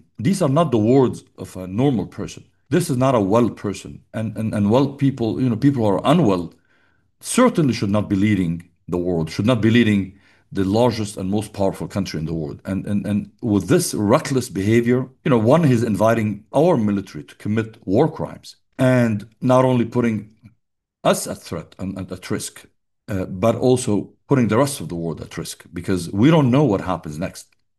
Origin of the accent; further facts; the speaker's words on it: United States; for us as Americans, we're impacted by that. But also as Muslims, as American Muslims